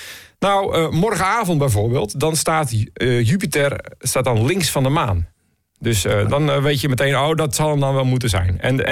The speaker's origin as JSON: {"language": "Dutch", "region": "Groningen", "country": "Netherlands", "said": "Als eerste vraag ik wij als Groningers om even de trein in te stappen en naar Assen te gaan."}